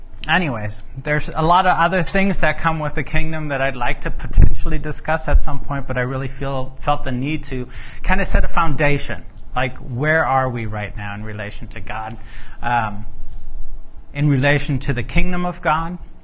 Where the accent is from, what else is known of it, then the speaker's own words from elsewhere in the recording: Germany; they blame it on the fact that I grew up in Germany, but it's not because I grew up in Germany.